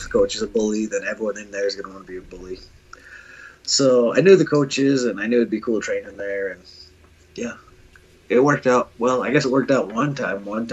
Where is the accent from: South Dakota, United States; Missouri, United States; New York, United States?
South Dakota, United States; Pine Ridge; Yeah, I grew up in Pine Ridge, South Dakota.